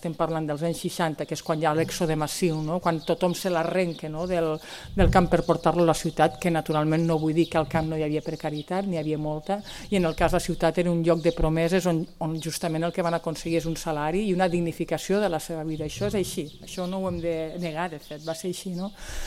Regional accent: Rialb, Catalonia, Spain; el meu poble, que és un poble molt petit, que ara té 400 habitants, no hi visc, a Rialb, jo visc en un altre poble, no visc en un poble, visc en una casa aïllada

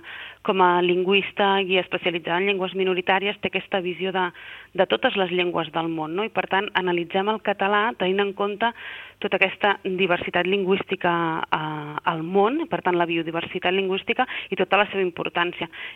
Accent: Catalonia, Spain; els bilingües al final som els catalans

